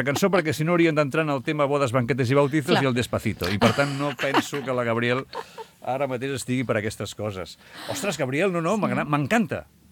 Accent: Sant Quintí de Mediona, Catalonia, Spain; Ho dic perquè jo sóc de Sant Quintí, també, mm-hmm, i, per tant, com a pobles petits, tots són molt importants.

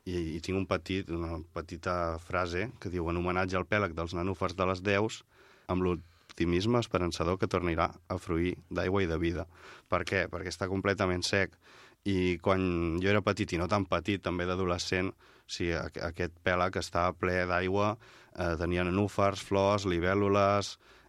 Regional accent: Sant Quintí de Mediona, Catalonia, Spain; de Sant Quintí de Mediona, al meu poble

